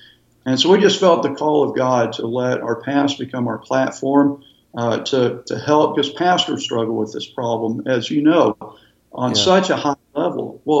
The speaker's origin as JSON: {"language": "English", "region": "Texas", "country": "United States", "said": "We're from Texas and we still love Texas."}